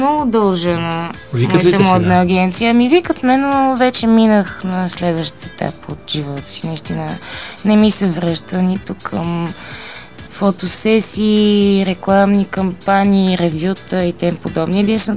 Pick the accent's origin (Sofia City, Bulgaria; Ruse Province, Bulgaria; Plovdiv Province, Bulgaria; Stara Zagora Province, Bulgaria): Sofia City, Bulgaria; Sofia; Да, от София съм.